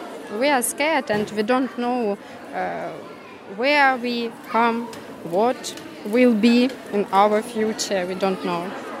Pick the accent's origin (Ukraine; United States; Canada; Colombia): Ukraine; Zaporizhzhia, Zaporizhzhia Oblast; I'm from Zaporizhia.